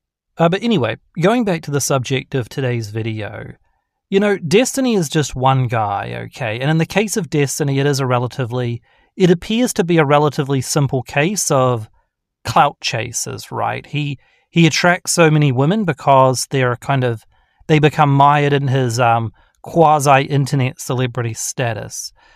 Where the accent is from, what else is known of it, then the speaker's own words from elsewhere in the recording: Queenstown, Otago, New Zealand; they were on holiday together in New Zealand, in my hometown of Queenstown.